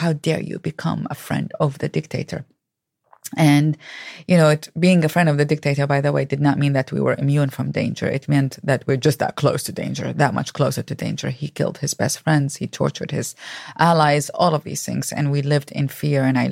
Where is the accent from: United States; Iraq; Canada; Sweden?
Iraq; Baghdad, Baghdad Governorate; Yes, I grew up in Baghdad, Iraq.